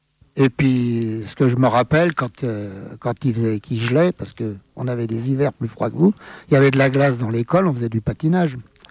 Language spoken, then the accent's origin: French; Montrouge, Île-de-France, France; born there; moi, je suis né à Montrouge en 1927.